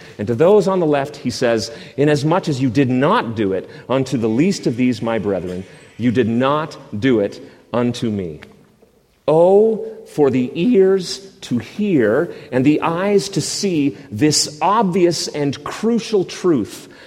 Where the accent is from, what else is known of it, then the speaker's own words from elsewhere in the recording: Canada; on my own privileged place as a white male. And being Canadian, I guess that makes me double white or something, or snow white, perhaps.